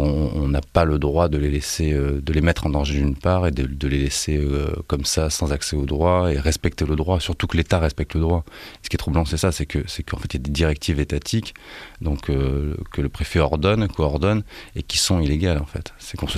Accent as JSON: {"language": "French", "town": "Nice", "region": "Provence-Alpes-Côte d'Azur", "country": "France", "tie": "born or raised there", "said": "Ouais, je suis dans un quartier qui s'appelle l'Ariane, à Nice. Donc c'est un quartier très populaire. Donc c'est vrai que j'étais à l'école avec des Noirs, des Arabes."}